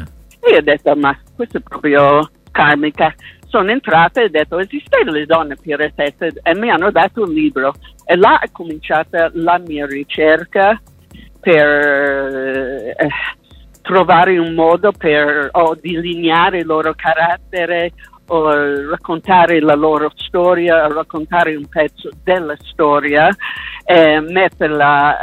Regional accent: New York, United States; io sono nata a New York e sono cresciuta fra le strade di Broadway

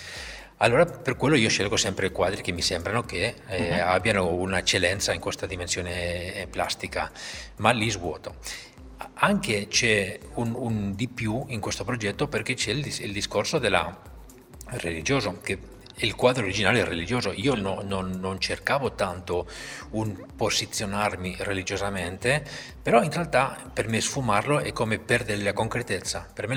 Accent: Barcelona, Catalonia, Spain; Italian is a second language; also born or lived in Paris / New York; now in Reggio Emilia, Italy; sono nato in Spagna, cresciuto a Barcellona, poi ho vissuto anche a Parigi, ho 5 anni a New York e da 8 anni che abito a Reggio Emilia, e proprio in questo momento mi sto trasferendo a Firenze.

